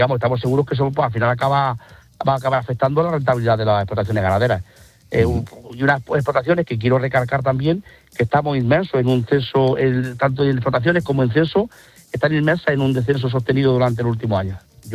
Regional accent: Santiago-Pontones, Andalusia, Spain; Pues ahora estamos en Marmolejo. Como bien has dicho, soy ganadero trashumante. Soy oriundo de Santiago Pontones, pero ahora me pilla en la zona de pastos más cálidos en invierno.

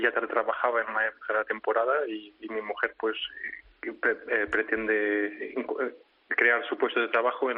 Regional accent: Portugal; Spanish is a second language; durante la pandemia estábamos en Lisboa porque yo soy portugués

